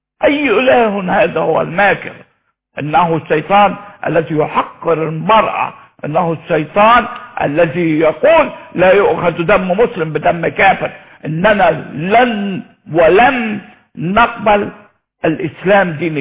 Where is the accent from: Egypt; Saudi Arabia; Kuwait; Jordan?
Egypt